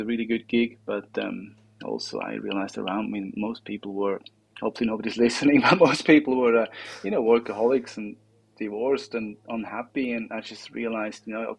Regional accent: Switzerland; I'm from Switzerland, my wife is Swedish, and I was on a sailing trip in the Baltics with two mates

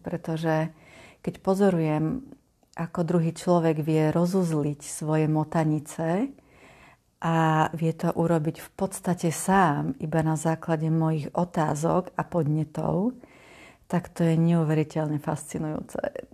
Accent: Šaľa, Nitra Region, Slovakia; Nie, narodila som sa v Nitre, ale som tu celý život.

